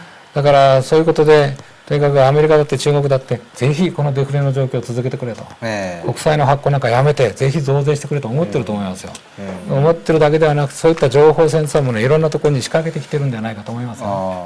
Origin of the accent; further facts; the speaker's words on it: Fukushima, Japan; 僕は福島県出身だからね、